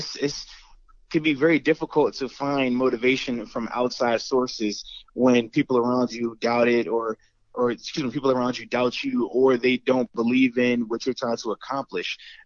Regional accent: Norfolk, Virginia, United States; Yeah, so for me, I grew up in Norfolk, Virginia, right down by Virginia Beach.

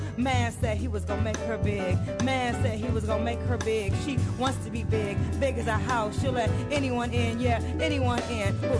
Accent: Detroit, Michigan, United States; now in New York City, United States; You know, I grew up in Detroit, and when I moved to New York City, I lived in Brooklyn first, and then eventually felt the need to go uptown

